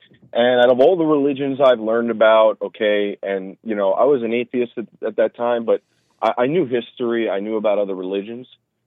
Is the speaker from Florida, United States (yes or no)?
no; New York, United States; So I actually, you know, I'm 31. I grew up in New York.